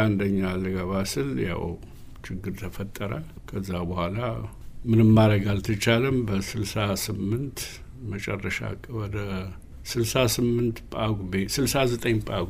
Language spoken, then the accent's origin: Amharic; Dabat, Amhara, Ethiopia; also born or lived in Janora; አክቹዋሊ የተወለድኩት ጃኖራ የሚባል ቆላ ቦታ ነው፣ ጎንደር ክፍለ ሀገር ውስጥ ያለ ነው። ግን ያደግኩት ዳባት ነው። ጃኖራ አንድ በዳባት ወረዳ ውስጥ ያለ ቦታ ነው። በልጅነቴ በ3 ዓመቴ እዛ ዳባት መጥቼ እዛ ነው ያደግኩት።